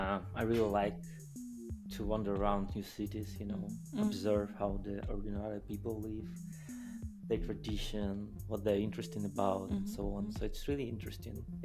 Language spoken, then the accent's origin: English; Yekaterinburg, Sverdlovsk Oblast, Russia; English is a second language; Yes, I'm not from Czech Republic, I'm from Russia. I'm from the industrial city, we call it third capital